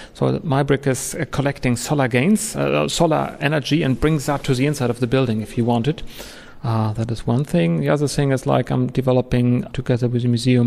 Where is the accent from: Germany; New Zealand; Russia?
Germany; Munich, Bavaria; English is a second language; I'm an architect from Germany, from Munich.